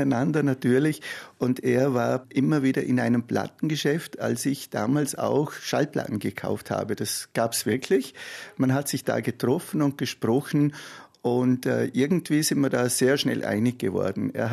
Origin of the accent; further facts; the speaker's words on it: Hohenems, Vorarlberg, Austria; Ich bin ja in Hohenems geboren und aufgewachsen